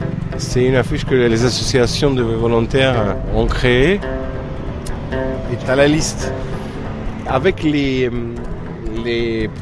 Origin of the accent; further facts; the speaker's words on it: Lesbos, North Aegean, Greece; je suis originaire de Lesbos et j'y habite depuis 15 ans. Et j'espère passer le reste de ma vie ici.